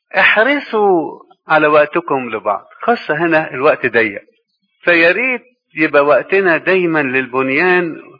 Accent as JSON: {"language": "Arabic", "country": "Egypt", "said": "كمصريين او كشرقيين بالذات الميدل ايست"}